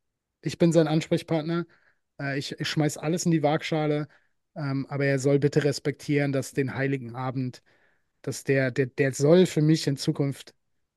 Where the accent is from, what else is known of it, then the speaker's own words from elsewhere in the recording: Baden-Württemberg, Germany; ich bin Schwabe